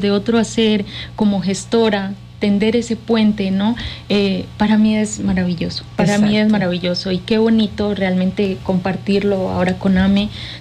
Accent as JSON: {"language": "Spanish", "country": "Colombia", "moved": "yes", "lives_now": "Cuernavaca, Mexico", "said": "Yo soy de Colombia."}